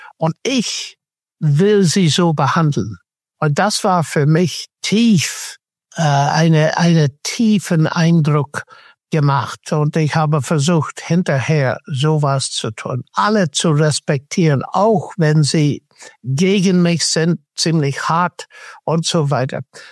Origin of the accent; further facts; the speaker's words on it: Northern Ireland, United Kingdom; ich bin in Nordirland aufgewachsen, wie Stefan schon vorhin gesagt hat. Meine Eltern waren gläubig